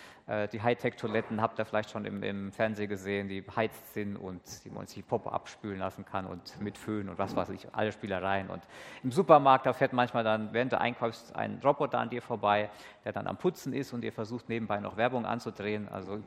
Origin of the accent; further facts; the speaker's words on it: Hesse, Germany; accent: Haiger-Dillenburg-Herborn; Ich komme aus dem Hessenland und manchmal hört man eins an meinem Rrrr aus der Haiger-Dillenburg-Herborner Gegend. Aber normalerweise bin ich jetzt auch meistens in Japan unterwegs als Missionar der Allianzmission.